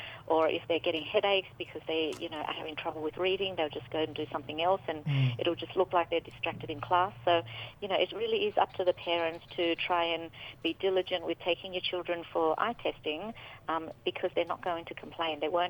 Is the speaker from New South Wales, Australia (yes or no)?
yes; New South Wales, Australia; I'm from MacArthur area in New South Wales.